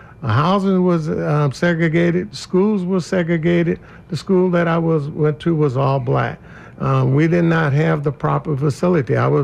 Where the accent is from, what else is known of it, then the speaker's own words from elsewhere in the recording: Savannah, Georgia, United States; I'm an American. I'm a citizen.